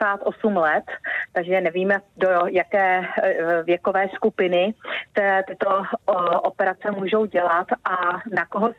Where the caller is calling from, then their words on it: Dvůr Králové nad Labem, Hradec Králové Region, Czechia; Jsem ze Dvora Králové nad Labem.